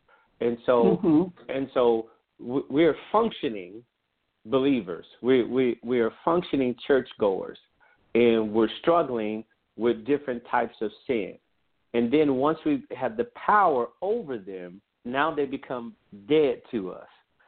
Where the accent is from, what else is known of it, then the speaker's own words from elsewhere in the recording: the South, United States; You know, I'm from the South in the Bible Belt.